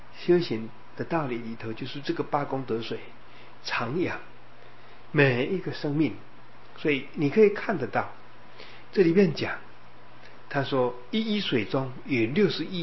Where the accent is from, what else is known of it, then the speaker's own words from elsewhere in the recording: Jiaoxi, Yilan County, Taiwan; 就是礁溪乡的大礁溪，现在礁溪火车站那个叫小礁溪，那只是一条小溪流而已，是在我的家乡的那一条叫大礁溪，那一条是大的。